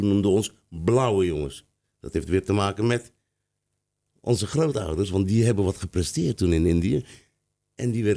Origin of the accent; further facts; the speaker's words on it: Rotterdam, South Holland, Netherlands; En ik werd geplaatst in Groningen. Ja, dat vragen ze allemaal zo. En dan kom ik uit Rotterdam.